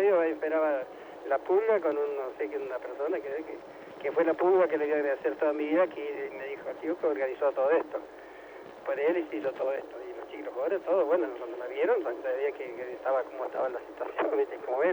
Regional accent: Gobernador Crespo, Santa Fe, Argentina; soy de Gobernador Crespo, estoy 150 kilómetros para el norte

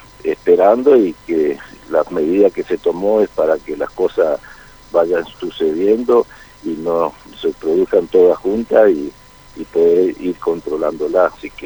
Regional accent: Florencia, Santa Fe, Argentina; los santafesinos somos de Florencia

